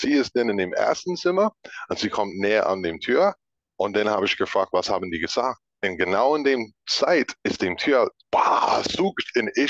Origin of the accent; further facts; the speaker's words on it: Baltimore, Maryland, United States; born there; German is a second language; Ich war geboren in Baltimore, in den Staaten.